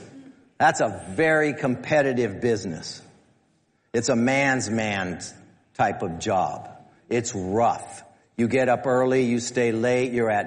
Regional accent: Santa Ana, California, United States; And I came from Santa Ana, so I was considered a hoedad.

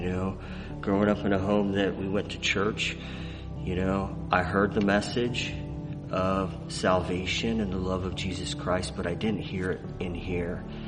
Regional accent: California, United States; now in Southern California, United States; I grew up in NorCal, and actually through my father and family, they helped me find this place called His Place Church.

